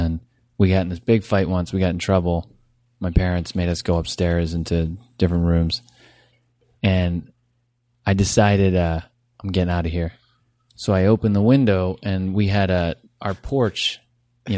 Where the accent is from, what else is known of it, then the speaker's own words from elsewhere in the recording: Toms River, New Jersey, United States; Toms River, New Jersey.